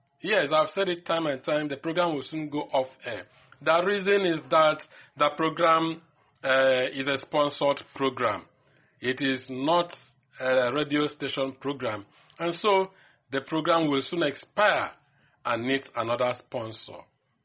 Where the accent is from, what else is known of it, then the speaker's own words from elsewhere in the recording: Akwa Ibom, Nigeria; She is my sister from Akwa Ibom. I am from Akwa Ibom too, and she is from Akwa Ibom.